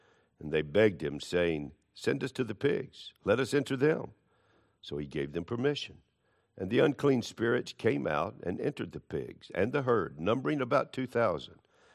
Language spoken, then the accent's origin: English; Charlotte, North Carolina, United States; When I was growing up in Charlotte, "Don't go on the other side of Independence Boulevard.